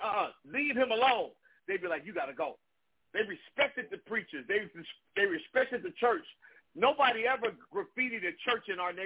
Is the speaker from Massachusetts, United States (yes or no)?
no; Compton, California, United States; I grew up in Compton, okay? My daddy was the pastor for everybody